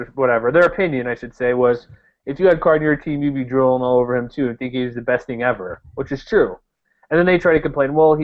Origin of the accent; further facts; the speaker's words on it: Texas, United States; even when I was growing up in Texas, not living near them, they were a cool team.